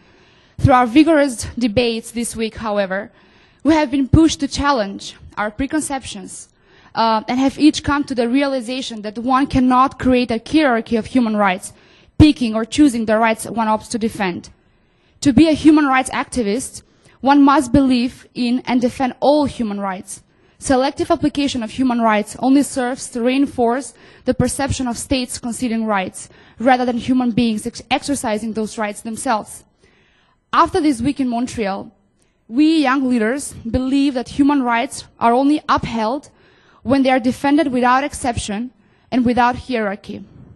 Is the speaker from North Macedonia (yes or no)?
yes; North Macedonia; from Macedonia.